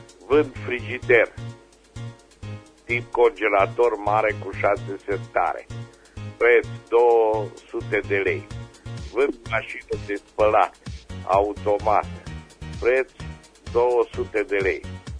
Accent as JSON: {"language": "Romanian", "town": "Reșița", "region": "Caraș-Severin", "country": "Romania", "said": "din Reșița"}